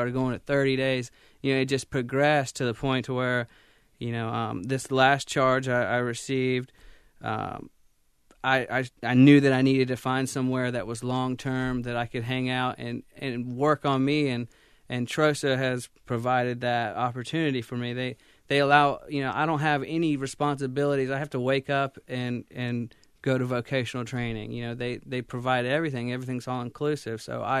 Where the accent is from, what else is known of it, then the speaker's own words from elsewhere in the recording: Wilmington, United States; Well, as you said, I grew up in Wilmington. That's all I can really ever remember.